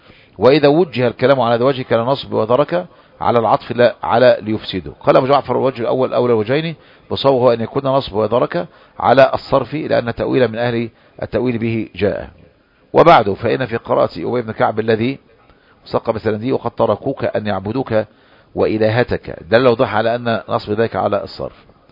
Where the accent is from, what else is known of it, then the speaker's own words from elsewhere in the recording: Egypt; أنا مصري، أنا مسلم، مسلم مصري